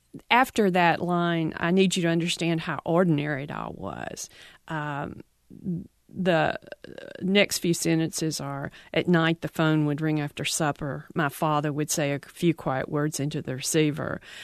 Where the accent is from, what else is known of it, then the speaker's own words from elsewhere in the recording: Tupelo, Mississippi, United States; he was the father of my best friend as I was growing up in Tupelo.